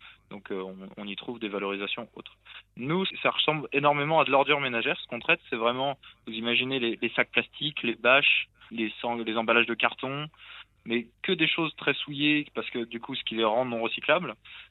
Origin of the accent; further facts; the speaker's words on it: Pays de la Loire, France; En fait, on vient de l'Anjou, donc dans les Pays de la Loire, où les châteaux de la Loire, tout ça, sont faits en tuffeau, c'est un calcaire.